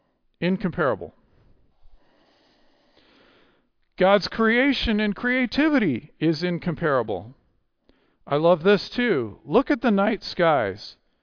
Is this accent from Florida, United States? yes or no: yes; Florida, United States; I walk out of my house and I look at the mountains over there, and I grew up in Florida.